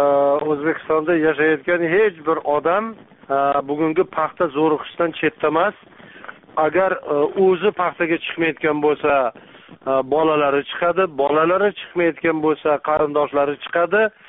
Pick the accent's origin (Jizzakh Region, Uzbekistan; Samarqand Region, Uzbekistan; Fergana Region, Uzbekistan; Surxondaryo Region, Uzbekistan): Jizzakh Region, Uzbekistan; Shu yil yoz oyida men o'zim tug'ilib o'sgan Jizzax tumanini Malgizor tog' etaklarida o'zim bolaligim o'tgan, o'zim tug'ilgan qishloqlarda ancha vaqt yurishimga to'g'ri keldi.